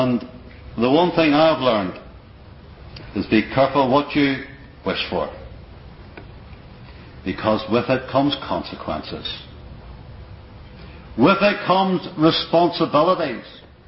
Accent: Ireland; Now, I'm an Irishman and I've preached it in the gospel.

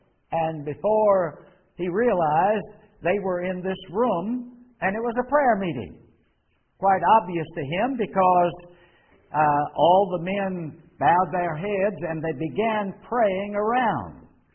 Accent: Richmond, Virginia, United States; We attended the chapel there in Richmond, Virginia, my hometown

